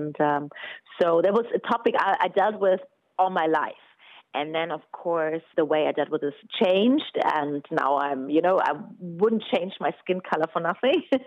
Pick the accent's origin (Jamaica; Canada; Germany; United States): Germany; first language German; I have a German passport. Like you said, I'm born and raised in Germany. German is my mother tongue.